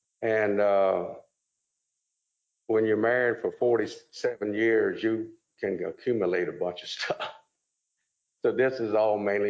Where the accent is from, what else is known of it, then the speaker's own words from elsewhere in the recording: Savannah, Georgia, United States; I was raised here in Savannah, and Twickenham is where I've been since 1978.